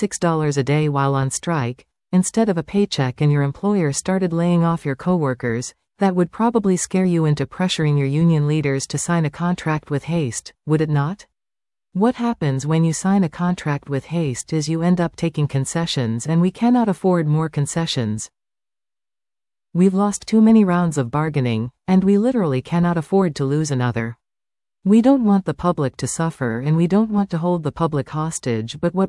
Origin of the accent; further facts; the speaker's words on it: Powell River, British Columbia, Canada; Born and raised in Powell River since 19